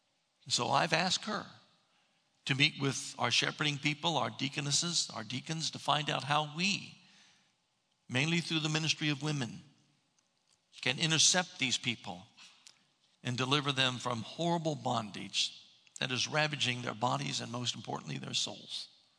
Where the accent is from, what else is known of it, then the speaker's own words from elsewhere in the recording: Ohio, United States; she lives up in Westerville, Ohio, a suburb of my hometown